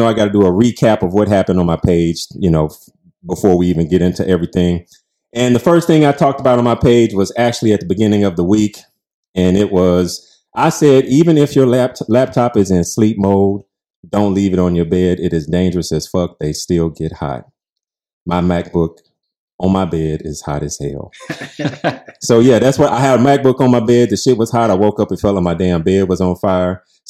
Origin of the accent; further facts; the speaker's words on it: Pine Bluff, Arkansas, United States; They are none other than Larcio Walters and Graylin Walters from my hometown of Pine Bluff, Arkansas.